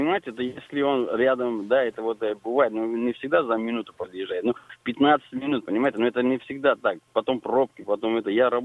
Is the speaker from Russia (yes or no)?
no; Armenia; Звоню клиенту, говорю, знаете, я армянин, вот я ваш заказ взял.